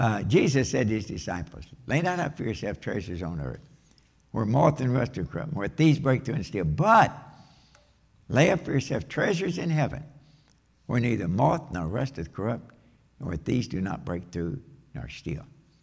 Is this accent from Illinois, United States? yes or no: no; Kentucky, United States; I'm from Kentucky. My English is nothing for anybody to practice on.